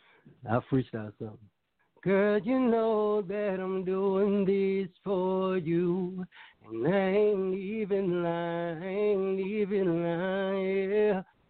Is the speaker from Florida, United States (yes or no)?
yes; Tallahassee, Florida, United States; And I'm from Tallahassee, Florida, so, you know, we got a lot of mixture of everything down there.